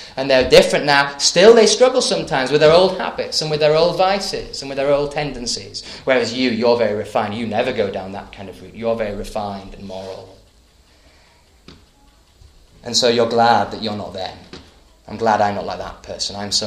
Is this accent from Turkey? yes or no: no; Thirsk, Yorkshire and the Humber, United Kingdom; If you've ever visited my hometown, Thirsk, then you might have been struck by what a small and uneventful kind of place it is.